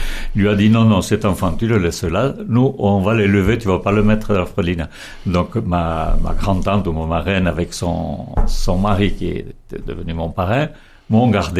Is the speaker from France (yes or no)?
yes; Saint-Étienne-de-Baïgorry, Nouvelle-Aquitaine, France; born there; Et moi, je suis né à Saint-Étienne-Baïgorry, au Pays Basque, dans la Basse Navarre. Mais il n'y a que 8 kilomètres qui nous séparent de la frontière basque espagnole.